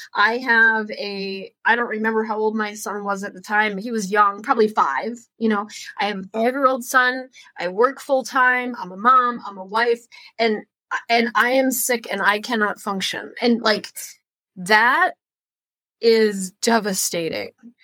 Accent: Maryland, United States; I'm not from northern Minnesota. I'm from Maryland, which is not a particularly cold climate.

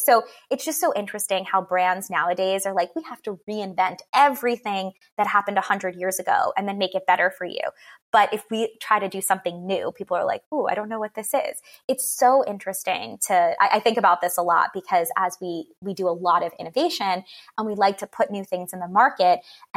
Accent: New York, United States; I grew up in New York and we had this restaurant, chain restaurant called Friendly's.

